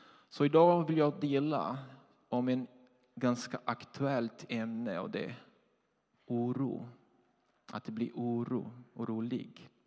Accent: Brazil; now in Sweden; Jag kommer från Brasilien. Woho! Och jag har bott i Sverige nu i 9,5 år.

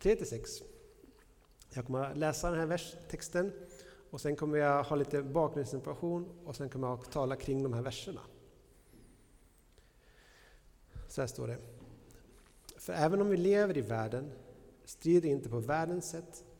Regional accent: Norrland, Sweden; Jag växte upp i norra Norrland, och vi hade närheten till en skidbacke som var kommunens största skidbacke.

